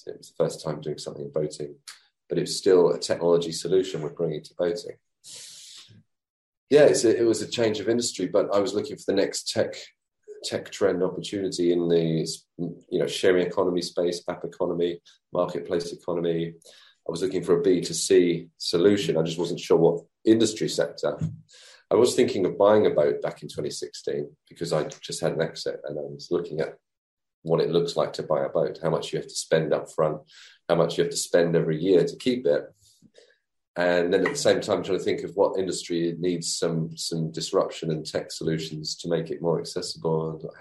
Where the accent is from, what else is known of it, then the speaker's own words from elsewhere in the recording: East of England, United Kingdom; So I grew up near London. We lived in between London and the coast on the east side of London, near Essex.